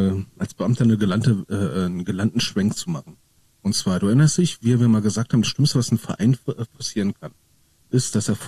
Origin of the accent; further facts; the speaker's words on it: Berlin, Germany; es ist schon schlimm, wenn ich als Berliner sage, das Meckern geht mir auf den Sack.